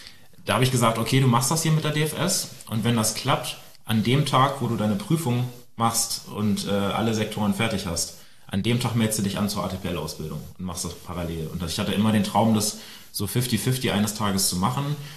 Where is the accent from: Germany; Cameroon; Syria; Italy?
Germany; Celle, Lower Saxony; Ich bin in Celle aufgewachsen, also relativ nah an Hannover.